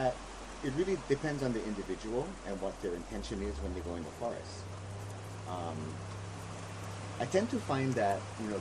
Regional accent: Hawaii, United States; Of course, as a Hawaiian, I would prefer that you chant, but not everybody know how to chant.

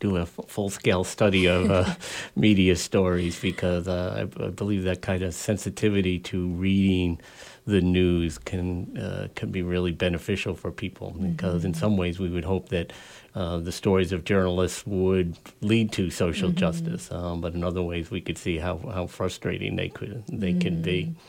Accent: New York, United States; and I grew up outside of New York

